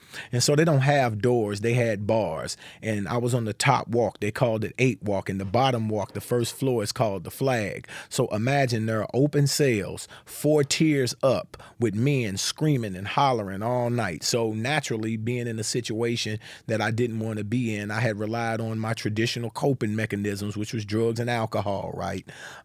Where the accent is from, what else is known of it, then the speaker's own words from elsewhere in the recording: St. Louis, Missouri, United States; So I grew up in St. Louis, Missouri. I came up in a community that was primarily impoverished, and there was drug activity and violence.